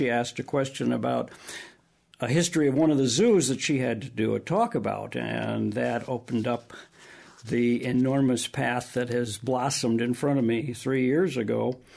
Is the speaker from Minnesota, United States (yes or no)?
yes; Minnesota, United States; moved away as an adult; now in Iowa, United States; I had done some history of my hometown in southern Minnesota. Never knew I'd end up living in Iowa